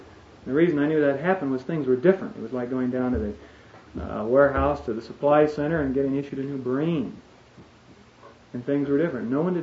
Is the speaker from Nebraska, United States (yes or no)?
yes; Nebraska, United States; I was raised in the Midwest on a farm south of Omaha, about 30 miles.